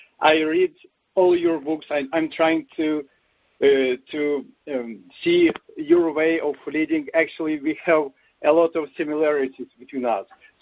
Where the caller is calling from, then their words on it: Montreal, Quebec, Canada; from Montreal.